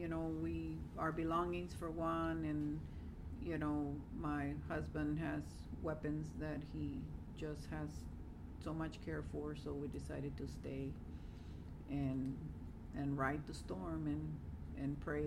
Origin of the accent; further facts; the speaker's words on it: Gregory, Texas, United States; I am from Gregory, Texas.